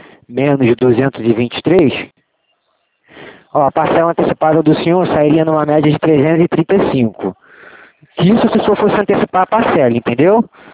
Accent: Rio de Janeiro, Brazil; eu sou aqui do Rio mesmo, mas eu sou aqui de Santa Cruz, na 1528.

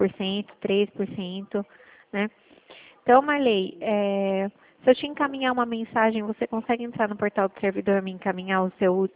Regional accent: Itu, São Paulo, Brazil; Sou daqui de Itu, né?

